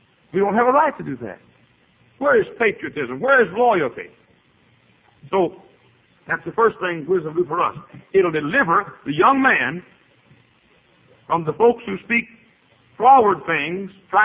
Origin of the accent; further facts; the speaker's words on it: United States; Right or wrong, I'm an American. Right or wrong, I'm an American.